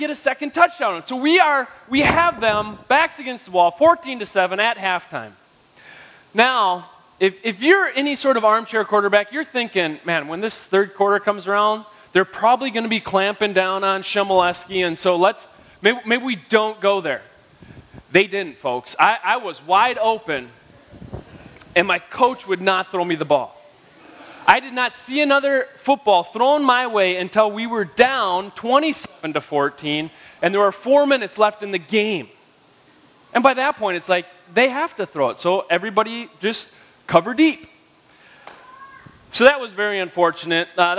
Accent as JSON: {"language": "English", "town": "Shoreview", "region": "Minnesota", "country": "United States", "tie": "born or raised there", "said": "I grew up in Shoreview."}